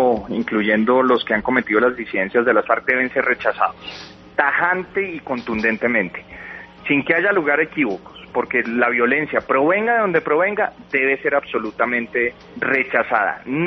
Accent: Colombia; todos como colombianos

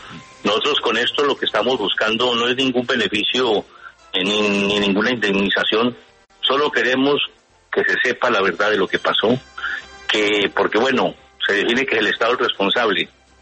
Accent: Colombia; nosotros somos colombianos

